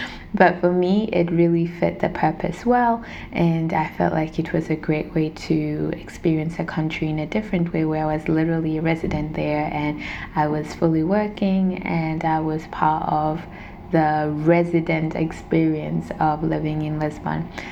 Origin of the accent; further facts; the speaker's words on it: Denmark; English is a second language; growing up in Denmark, it's really small